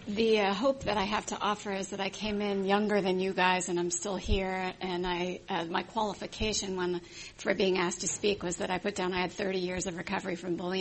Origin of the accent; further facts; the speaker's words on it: Encino, California, United States; now in Oakland, United States; But I will say I grew up here. I grew up here in Encino